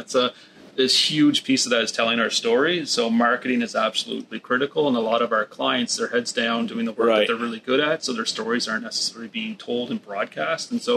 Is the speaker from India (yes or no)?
no; Canada; now in United States; I came down years ago as this Canadian kid and was sort of brought into the industry